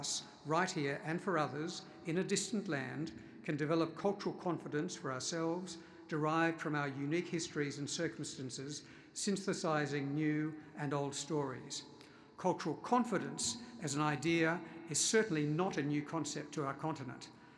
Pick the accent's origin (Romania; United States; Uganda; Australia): Australia; I am Australian, and on my grandfather's side of Jewish Russian descent, in fact, modern day Belarus descent